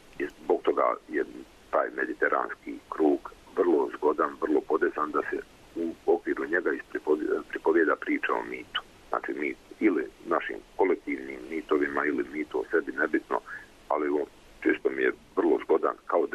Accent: Zenica, Federation of Bosnia and Herzegovina, Bosnia & Herzegovina; also born or lived in Stolac; premda sam rođen u Zenici i odrastao tamo, dobar dio djetinjstva provodio sam u Stocu, pošto mi je mati Stočanka bila

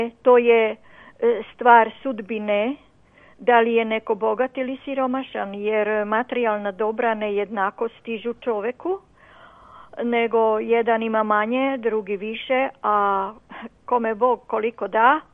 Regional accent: Novi Sad, Vojvodina, Serbia; born there; now in Bajša, Serbia; Ja sam ovde na severu Bačke, u selu Bajša, kod Bačke Topole. Inače sam rođena Novosađanka. I pripadam nemačkoj manjini.

